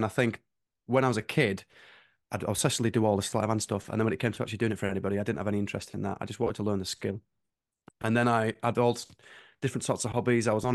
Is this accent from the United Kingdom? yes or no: yes; North West England, United Kingdom; I'm from the Lake District, so these were like, even though that sounds quite close, that's like a two-hour drive to get to Liverpool.